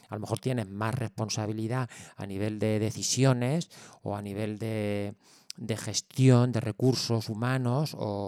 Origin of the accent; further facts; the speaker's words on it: Ciudad Real, Castilla-La Mancha, Spain; also born or lived in Granada; cuando me vine a Ciudad Real a vivir, aunque yo soy de Ciudad Real, pero bueno, me fui a estudiar a Granada y mi familia y tal, pero me vine hace 21 años